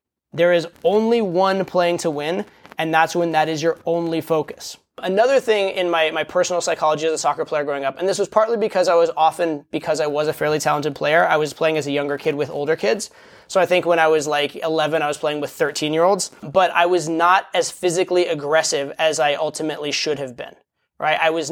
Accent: United States; Sorry, I grew up in the United States. It's what we call it here.

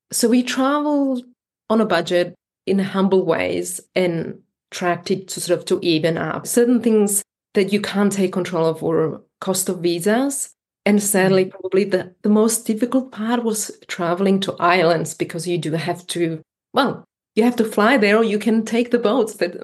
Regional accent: Slovakia; I come from Slovakia, where our food, we eat what we have, and then maybe some Italian food came over. You know, I don't come from a country that's multicultural and leveled.

